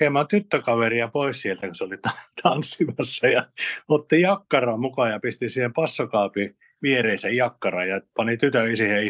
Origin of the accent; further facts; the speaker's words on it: Kalajoki, North Ostrobothnia, Finland; Kalajoella ja Pohjanmaalla, mistä mä kotoisin Kalajoelta